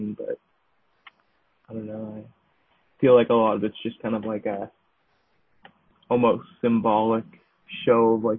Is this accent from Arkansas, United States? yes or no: no; Cambridge, Massachusetts, United States; So I am from Cambridge, Massachusetts. That's where I'm living right now.